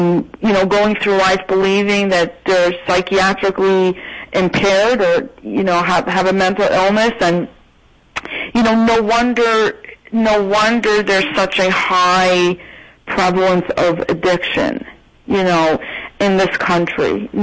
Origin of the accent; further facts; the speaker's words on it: Toronto, Ontario, Canada; moved away as an adult; also born or lived in Montreal; now in New York, United States; I am Jewish. I was raised Orthodox. I'm from Canada. I was born in Montreal and raised in Toronto until I was 18. And I came to New York when I was 18, and I've been living here ever since. So that's a good solid 20 years.